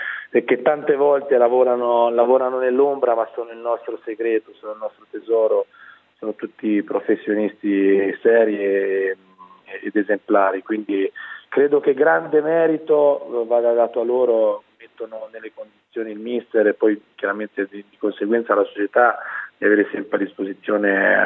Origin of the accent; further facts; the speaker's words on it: Carrara, Tuscany, Italy; Ma sì, io poi sono di Carrara, quindi sono